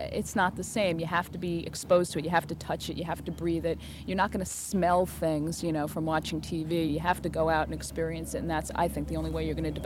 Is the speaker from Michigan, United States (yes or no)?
no; Brooklyn, New York, United States; I grew up in Brooklyn, and we had like a little lot behind our building